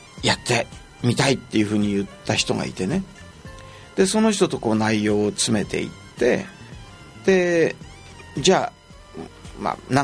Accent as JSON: {"language": "Japanese", "town": "Ota", "region": "Tokyo", "country": "Japan", "tie": "born or raised there", "said": "もちろん自分が記憶があるのが東京の大田区ですから"}